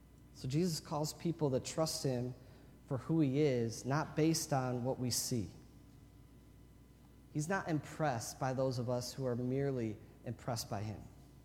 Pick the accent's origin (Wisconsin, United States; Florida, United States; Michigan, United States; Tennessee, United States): Michigan, United States; Lansing; I'm from Lansing. I grew up right off Pennsylvania, just south of 496.